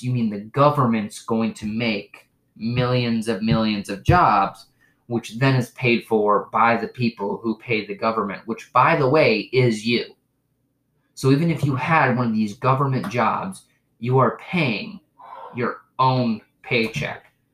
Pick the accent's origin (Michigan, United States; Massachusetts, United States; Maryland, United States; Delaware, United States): Michigan, United States; I'm really not that worried about it. I'm from Michigan. I have like 3 foot of snow on my yard right now.